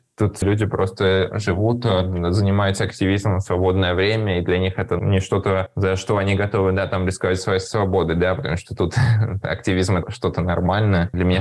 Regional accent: Russia; активисты мы из России

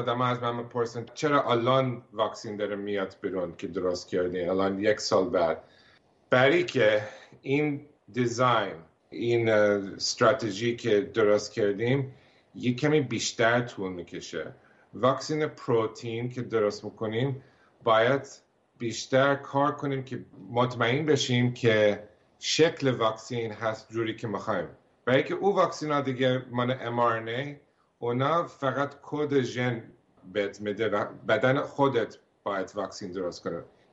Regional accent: United States; born or raised there

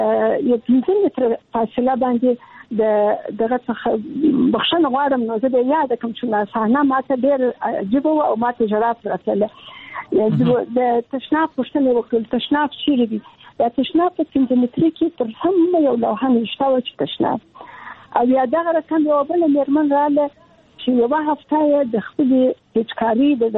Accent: Kandahar, Afghanistan; also born or lived in Kabul; زه د کندهار یم، د کندهار د غونیا لالیسي کې مې زده کړې وکړې او کابل پوهنتون ته ولاړم

